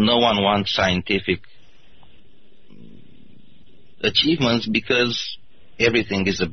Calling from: Romania; Good evening. I'm calling from Romania.

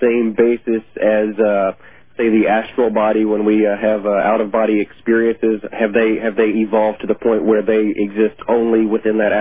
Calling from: Germany; I'm calling from Germany, stationed over here with the United States military.

